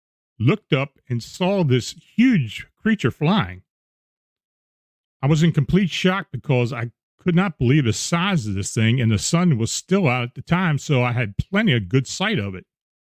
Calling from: Galloway Township, New Jersey, United States; calling from Galloway Township in New Jersey. I got a weird story. I'm a police officer, and Galloway Township is kind of a rural area. We're outside of Atlantic City.

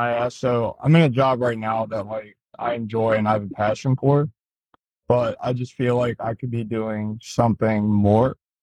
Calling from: Tampa, Florida, United States; I'm calling from Tampa, Florida.

